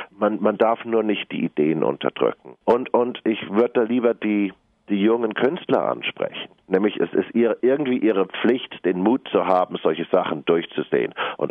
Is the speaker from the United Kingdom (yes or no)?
yes; England, United Kingdom; accent: English; German is a second language; Ich spreche Deutsch mit einem englischen Akzent